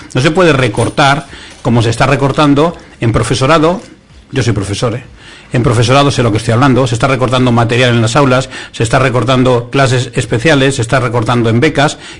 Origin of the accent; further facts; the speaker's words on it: Arroyomolinos, Community of Madrid, Spain; a nivel de mi pueblo, de Arroyomolinos